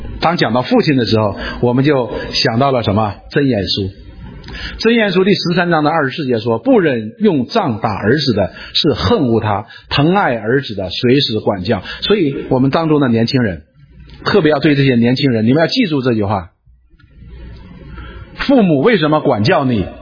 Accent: China; 所以我们中国人讲一句话叫恨铁不成钢

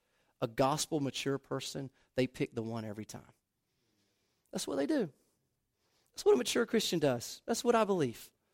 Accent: Deep South, United States; I understood her background, and she understood my background. I was raised in the Deep South. That means something. I was raised in the Deep South.

